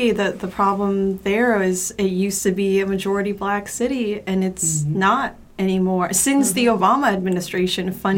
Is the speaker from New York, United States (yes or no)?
no; Arlington, Virginia, United States; So, my dad is from Manhattan mm-hmm. originally, and I'm from Arlington, Virginia, which is outside of D.C.